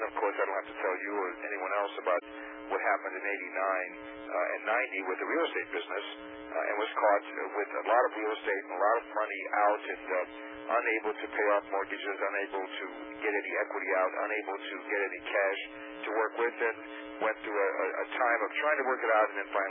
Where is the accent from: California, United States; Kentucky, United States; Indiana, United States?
Indiana, United States; Indianapolis; moved away as an adult; now in Cincinnati, United States; I was born and raised in Indianapolis, but left here in 1969, moved to Cincinnati because of a business opportunity there, and frankly, because things didn't go well for me here.